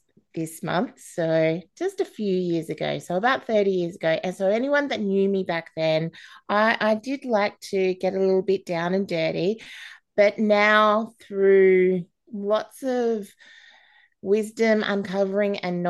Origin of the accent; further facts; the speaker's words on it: Adelaide, South Australia, Australia; born there; I was born in Adelaide